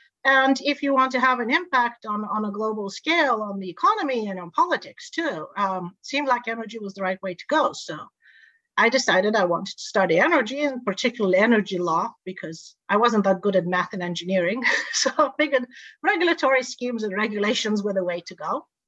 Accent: Tanzania; So I grew up in Tanzania with no electricity and no running water.

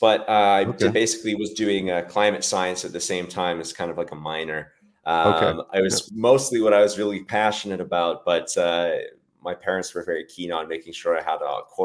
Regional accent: Dubai, United Arab Emirates; also born or lived in Calgary, Canada; So I was born in Calgary in Canada. Basically immediately when I was about 3 years old, moved to Dubai. So I grew up here in Dubai.

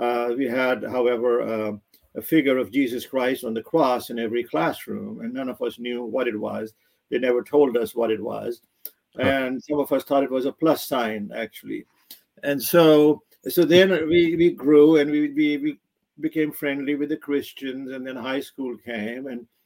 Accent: Pakistan; moved away; That is correct. Yes, 1953, April 25th.

